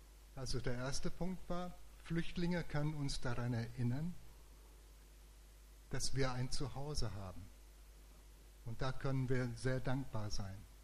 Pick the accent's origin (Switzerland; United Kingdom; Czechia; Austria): United Kingdom; England; now in Germany; so als Engländer in Deutschland